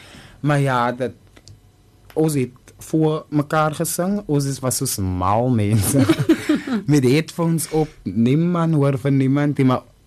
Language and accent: Afrikaans; Simondium, Western Cape, South Africa; Ek is van Simondium, op Plaisir woon ek.